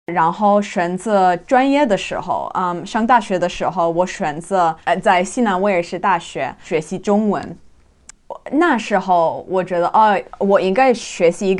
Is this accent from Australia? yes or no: yes; Australia; Chinese is a second language; 我27岁，我是澳大利亚人。